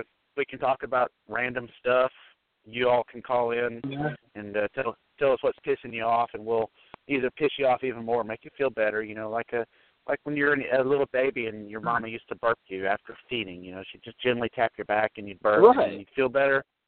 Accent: Oklahoma, United States; my home state, the great God's country, Oklahoma, with the teachers.

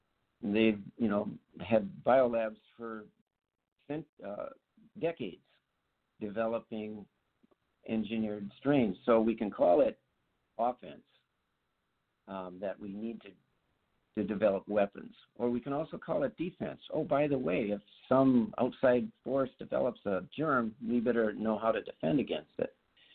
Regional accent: Sauk Centre, Minnesota, United States; is from my hometown Sox Center. Sinclair Lewis, the Nobel Prize winner who wrote the book Main Street, that's my claim to fame. I was born in Main Street, USA.

